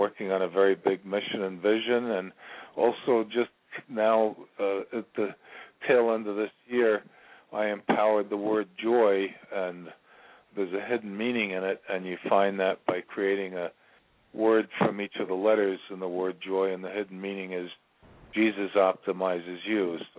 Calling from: Virginia, United States; I'm in Virginia, and I wanted to see if...

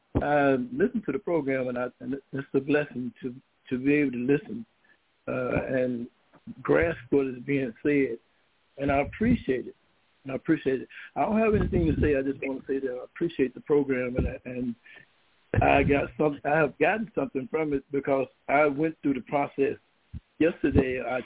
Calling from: Melbourne, Florida, United States; I'm calling from Melbourne, Florida.

